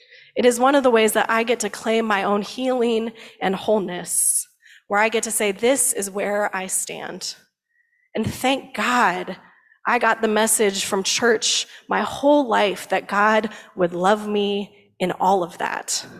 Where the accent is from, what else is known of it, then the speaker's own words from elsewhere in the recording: South Carolina, United States; I'm here from South Carolina.